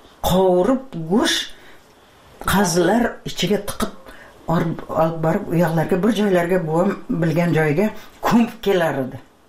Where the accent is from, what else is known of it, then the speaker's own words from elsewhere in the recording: Piskent, Tashkent Region, Uzbekistan; Piskentda, ha, Garnak degan yer bor edi